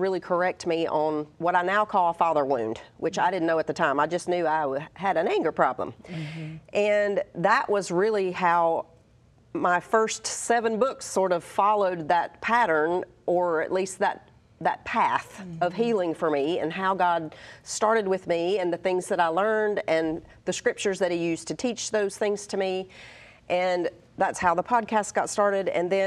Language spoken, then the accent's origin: English; Tennessee, United States; Well, first, I'm from Tennessee, so I'm a neighbor.